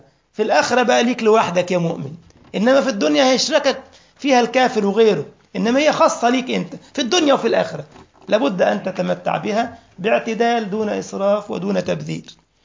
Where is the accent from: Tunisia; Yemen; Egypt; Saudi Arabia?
Egypt; بيسموه عندنا في مصر لك أسر ديل